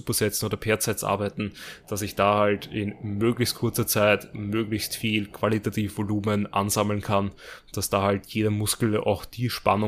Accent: Austria; oder eben bei uns in Österreich

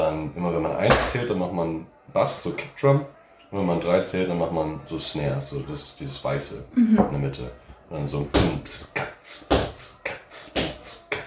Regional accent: New Orleans, Louisiana, United States; German is a second language; Ja, ich komme aus New Orleans, aus Amerika.

